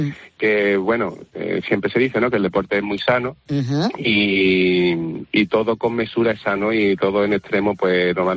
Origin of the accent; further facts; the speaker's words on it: Seville, Andalusia, Spain; now in Málaga, Spain; yo soy sevillano, llevo en Málaga viviendo muchos años